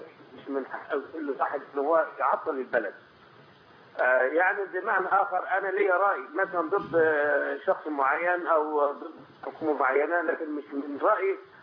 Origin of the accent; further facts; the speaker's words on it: Egypt; moved away as an adult; now in Saudi Arabia; احنا كلنا هنا في السعوديه كمغتربين او كمصريين مغتربين